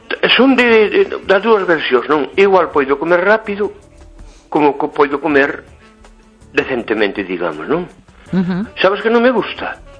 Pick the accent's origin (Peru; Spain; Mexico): Spain; Ferrol, Galicia; Sí, señor, soy de Ferrol.